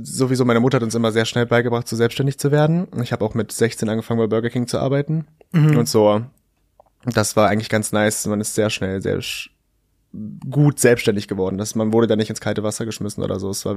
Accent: Braunschweig, Lower Saxony, Germany; Ich bin in Dibbesdorf aufgewachsen.

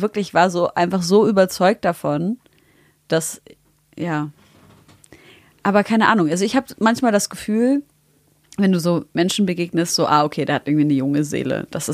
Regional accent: East Germany, Germany; Wir sind aus dem Osten.

